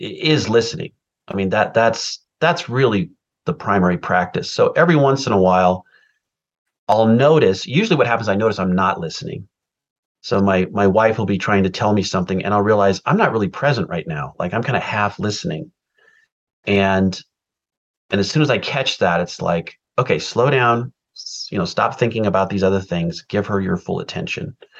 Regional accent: California, United States; any Oregonian or anyone in Siskiyou County, the county just over the border there where I grew up in California, they can get the book for free.

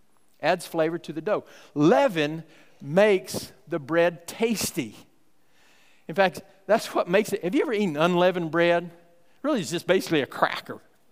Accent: Fort Worth, Texas, United States; When I was growing up in Fort Worth, there was a Mrs. Baird's Bakery just on our way downtown there.

